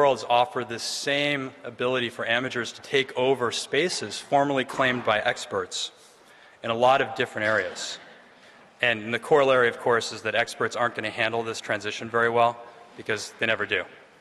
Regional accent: United States; as an American, I don't speak any other languages.

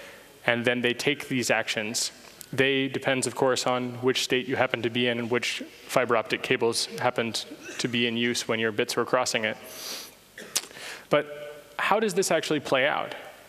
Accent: United States; despite the fact that I'm an American, being associated with WikiLeaks is like, well, it's not a good time in America.

